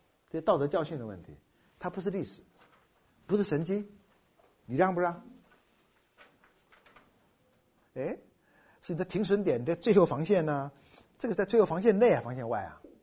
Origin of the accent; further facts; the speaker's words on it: China; 跟我们中国人跟老外打仗打不赢的时候，就香港割让了